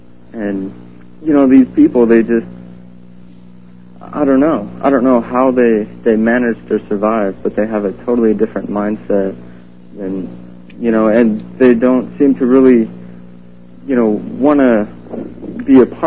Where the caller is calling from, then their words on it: Clayton, Washington, United States; I'm from Clayton, Washington, and I've been listening to your program